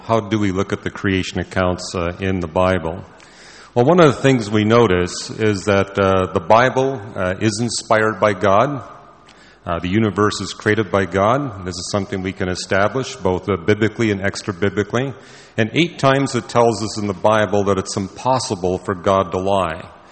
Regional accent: Canada; I was raised and educated in Canada, and every year in my Canadian public school education, I was taught the scientific method, starting in grade one.

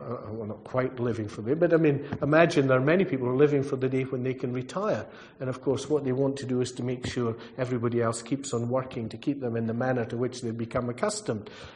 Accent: Scotland, United Kingdom; As a Scotsman, when I travel, I do not buy a newspaper. I wait for somebody to leave one.

